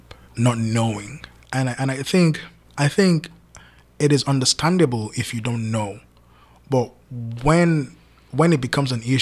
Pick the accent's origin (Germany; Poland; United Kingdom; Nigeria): Nigeria; now in United States; And I grew up in Nigeria.